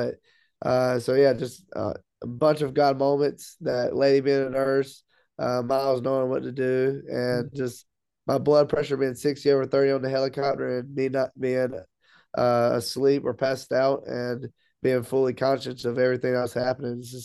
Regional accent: Laurinburg, North Carolina, United States; they were 2.5 hours away back in my hometown, Laurinburg, North Carolina.

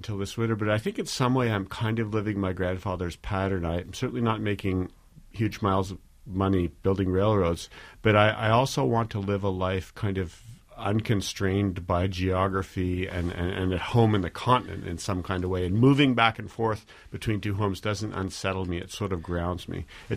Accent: Canada; I think I am a Canadian writer.

